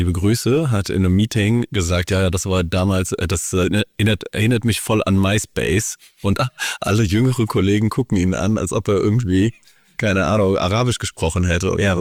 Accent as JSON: {"language": "German", "town": "Wiesbaden", "region": "Hesse", "country": "Germany", "tie": "born or raised there", "said": "das ist ein Kaufhaus gewesen bei uns in Wiesbaden"}